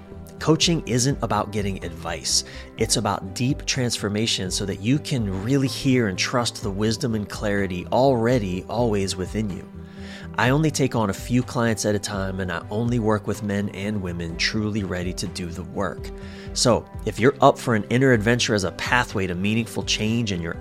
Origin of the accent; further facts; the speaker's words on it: East Coast, United States; now in California, United States; I'm from the East Coast and going away from the ocean meant going west. Out here in California, going away from the ocean means going east, and that always kind of trips me up.